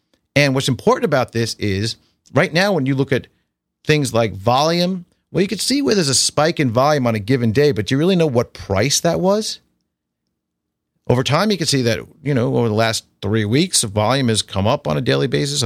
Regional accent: New York, United States; now in Florida, United States; Especially being a transplant, being in Florida since 1987, but growing up in New York all that time.

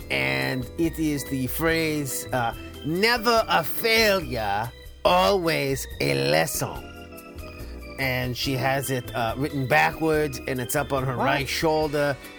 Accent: New England, United States; You and I, we are both from the East Coast, right? The New England.

